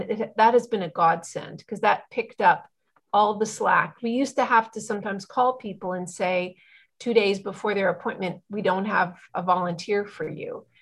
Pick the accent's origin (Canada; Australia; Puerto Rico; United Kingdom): Canada; now in United States; I don't know if that exists in Canada, even though I'm a Canadian.